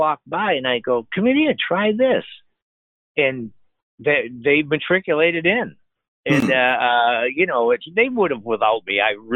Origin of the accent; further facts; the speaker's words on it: Maine, United States; And here I'm from Maine going out there.